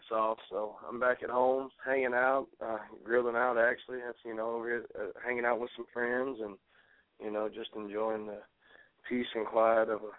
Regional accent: Alexander City, Alabama, United States; I mean, I grew up in a small community. I mean, Alexander City, it's, you know, our population is probably about 12,000, you know, 13,000, right, somewhere in that. We're a textile town

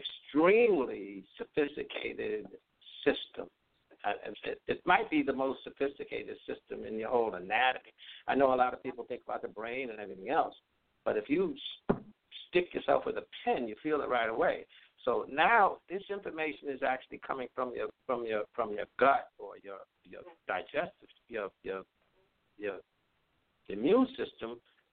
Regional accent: Bronx, New York, United States; And I just found out even my hometown, I'm born and raised in the Bronx.

